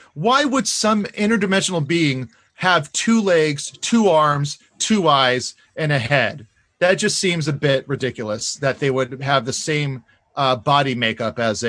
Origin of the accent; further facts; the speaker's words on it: Hawaii, United States; Hawaii, which has a lot of superstitious stuff, for sure.